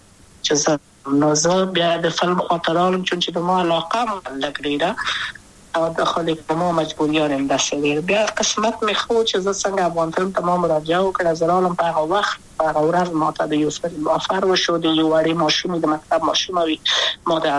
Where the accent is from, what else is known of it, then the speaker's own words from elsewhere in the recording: Kabul, Afghanistan; also born or lived in Wardak; زه خو اصلا د وردګو ولایت یم، د پلار مې د وردګو ولایت ته خلګنسه چې دلې د کابل په تختپل سیمه کې یم، او لویا شویم کابل کې